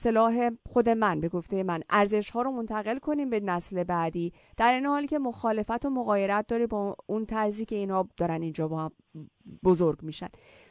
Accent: Iran; ما فرهنگ‌هایی داریم به عنوان یک ایرانی که واقعاً بهشون هم افتخار می‌کنیم

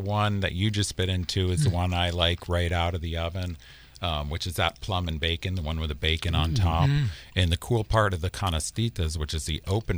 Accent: Cape Cod, Massachusetts, United States; I'm from the Northeast, you know. It's, you know, there's no diversity really where I grew up. I grew up on Cape Cod. It was a bunch of fishermen, you know.

